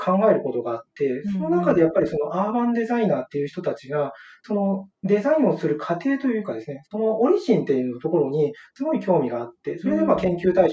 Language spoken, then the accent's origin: Japanese; Kanagawa, Japan; まあ、そこで生まれ育ったので、原風景が僕、高段の団地なんですね。